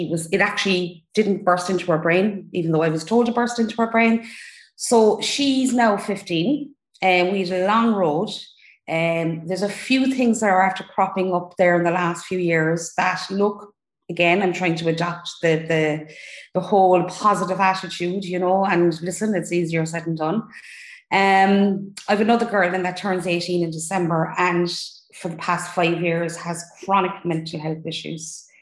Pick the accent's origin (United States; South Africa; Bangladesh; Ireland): Ireland; Cork, Munster; So basically, I'm 48. I'm from Cork. I married with two children, 17 and 15.